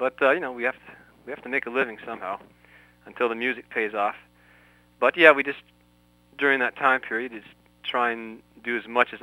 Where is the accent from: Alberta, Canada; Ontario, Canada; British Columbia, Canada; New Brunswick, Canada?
Ontario, Canada; Toronto; Well, I'm from Toronto, Canada, so just north of the border